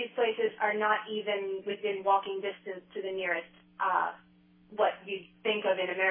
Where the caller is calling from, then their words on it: Idaho Falls, Idaho, United States; Yes, I'm calling from Idaho Falls, Idaho.